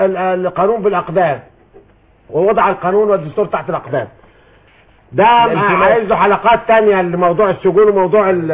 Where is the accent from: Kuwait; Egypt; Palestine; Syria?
Egypt; لان انا مواطن مصري ليس لي صفة في رفع هذه الدعوة